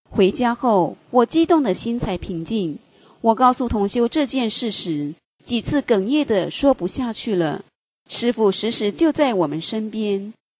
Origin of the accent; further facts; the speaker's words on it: Northeast China, China; 我答道，我是东北人。